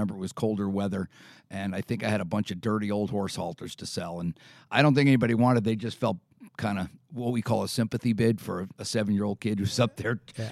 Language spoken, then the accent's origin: English; Long Island, New York, United States; Well, I grew up on Long Island, and we were in the horse business and horses and related items.